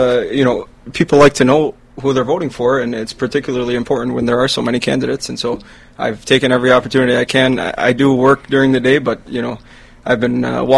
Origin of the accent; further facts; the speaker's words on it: Dearborn, Michigan, United States; born there; My background, I was born in Dearborn. My grandparents moved here in the 1930s.